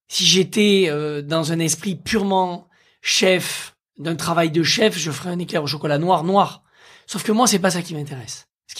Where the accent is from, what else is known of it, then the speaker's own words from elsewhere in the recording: Occitanie, France; Et comme j'ai grandi dans l'Aveyron, c'était très important ces valeurs familiales